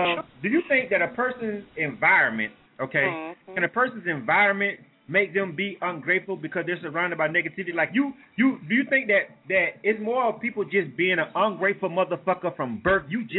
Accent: Brooklyn, New York, United States; But just growing up in the hood, growing up in Brooklyn, in the urban.

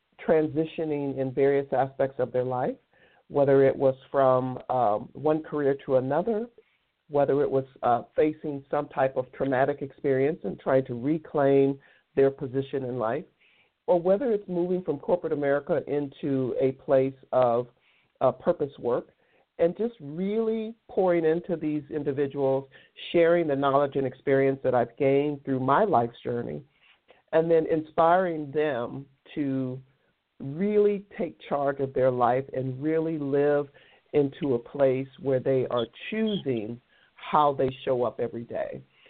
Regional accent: Phoenix, Arizona, United States; I'm a native Phoenician. So I'm not sure if everyone that knows me knows that. And I grew up right here in Phoenix, Arizona, went to school here, raised my family here

